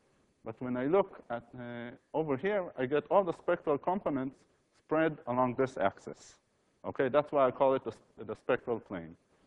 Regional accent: Israel; not because I came from Israel

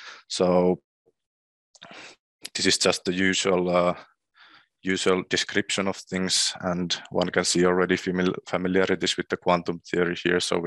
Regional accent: Finland; English is a second language; moved away as an adult; now in Slovakia; So I'm originally from Finland, where I got my PhD from University of Turku just last summer. And now since then, in last fall, I started working as a postdoc at Slovakia at the Research Center for Quantum Information at Slovak Academy

